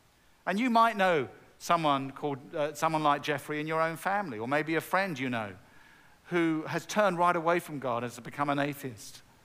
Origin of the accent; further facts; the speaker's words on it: United Kingdom; now in United States; but no, we're from the UK. But we are very proud to say that we are now US citizens.